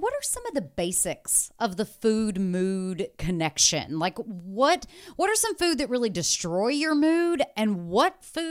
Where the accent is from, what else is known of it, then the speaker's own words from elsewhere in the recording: Alabama, United States; I mean, you know, I'm from Alabama. You can go right down the road and get a salad that has half a pound of pulled pork on top of it.